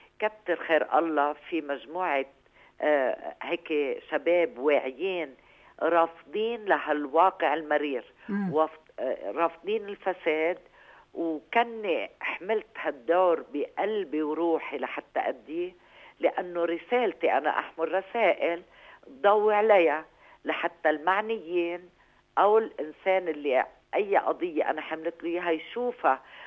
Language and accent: Arabic; Ain el-Remmaneh, Mount Lebanon, Lebanon; born there; أنا من مواليد عين رمانة